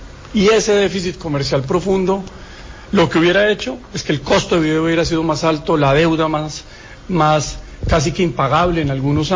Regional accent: Colombia; Ahí hay algo que como colombianos tenemos que, por supuesto, combatir con contundencia.

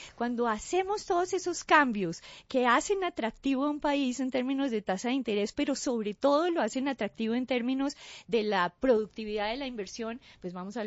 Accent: Colombia; Yo, como colombiana, me siento súper orgullosa de ese manejo macroeconómico.

